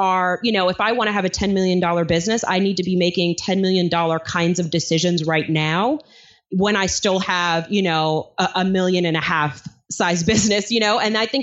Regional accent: Flushing, New York, United States; like as if I was standing there right now in my apartment that I grew up in Flushing, Queens, New York.

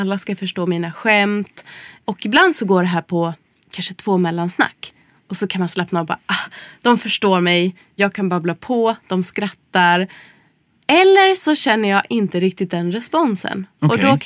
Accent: Dalarna County, Sweden; accent: Dalarna dialect; Jag har ju inte stockholmska sen barnsben, men jag, på något sätt som att när jag släpper, då blir det ändå något så här, fast blandat med mitt gamla dalmål.

